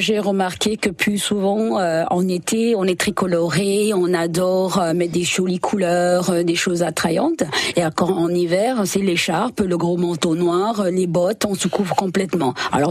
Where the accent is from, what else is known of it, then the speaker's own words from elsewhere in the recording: Senegal; je vous parlerai effectivement de ce que je connais, de mon pays d'origine qui est le Sénégal, de l'Afrique de l'Ouest aussi, en grosso modo.